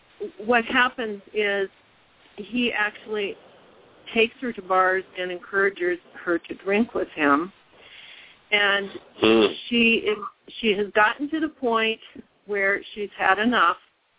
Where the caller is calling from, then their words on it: Colorado, United States; I'm calling from Southwest Colorado.